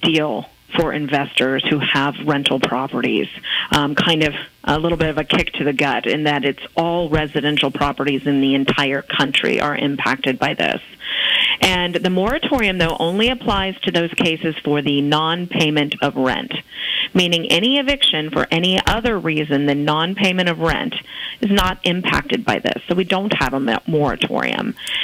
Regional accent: Nebraska, United States; No, I grew up in Nebraska.

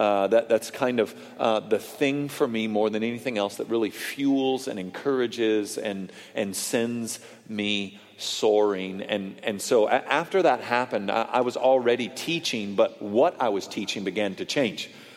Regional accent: Washington, United States; born there; also born or lived in Sault Ste. Marie, Michigan / Bay Area, California; now in Dallas, United States; I was born outside of Seattle, Washington. I lived in Sault Ste. Marie, Michigan for just a couple of years, and then was in the Bay Area.

